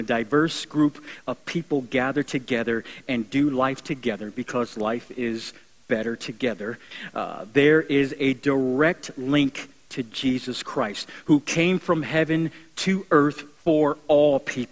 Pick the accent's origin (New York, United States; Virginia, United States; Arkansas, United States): New York, United States; Buffalo; I grew up in Buffalo. I'm a Buffalo Bills fan.